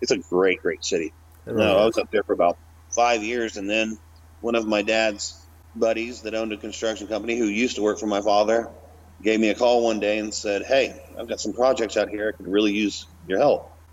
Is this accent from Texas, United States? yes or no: yes; Dallas, Texas, United States; I was born and raised in Dallas, Texas. Went to Baylor University in Waco.